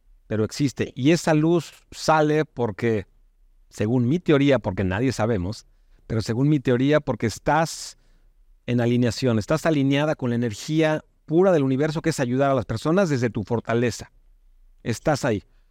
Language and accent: Spanish; Mexico; now in Spain; Yo soy originalmente de México. Imagino que te das cuenta con mi acento.